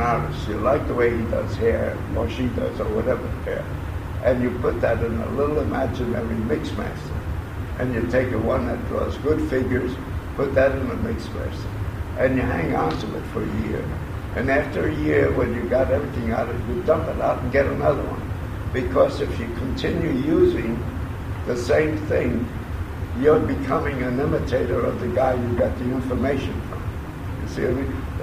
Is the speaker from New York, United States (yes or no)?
yes; New York City, New York, United States; I grew up at the time of the Depression. I was born in New York City